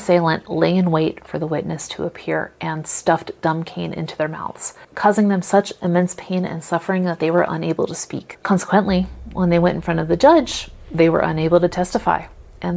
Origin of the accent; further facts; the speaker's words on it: United States; which as an American, all I can say is, yep.